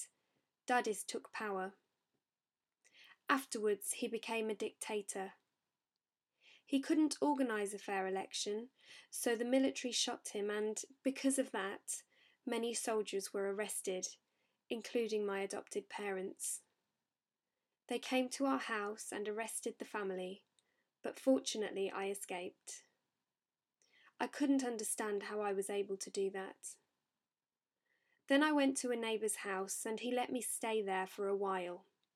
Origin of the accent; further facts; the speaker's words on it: Guinea; also born or lived in Liberia; I was born in Liberia in 1993. During the war, I lost my parents, so I was taken to Guinea-Conakry, where I was adopted by the army.